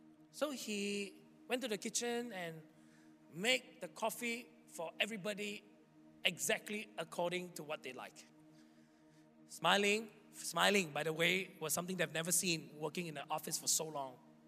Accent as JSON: {"language": "English", "region": "Sabah", "country": "Malaysia", "said": "When I was still in Sabah, I come from Sabah."}